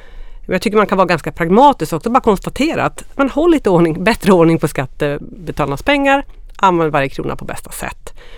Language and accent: Swedish; Örebro, Örebro County, Sweden; För mig som örebroare känns det väldigt viktigt att säga att jag bor faktiskt inte i Stockholm, jag vill bara markera.